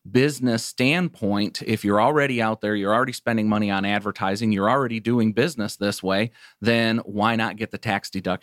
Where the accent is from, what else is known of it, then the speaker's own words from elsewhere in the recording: Michigan, United States; I'm originally from Michigan. So I moved to Detroit where I had a buddy of mine.